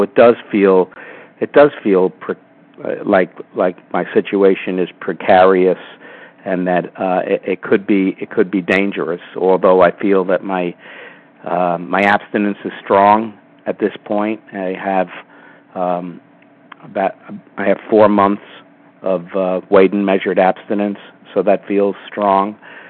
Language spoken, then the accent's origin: English; New York City, New York, United States; I'm from New York City. I am a first-timer on this call.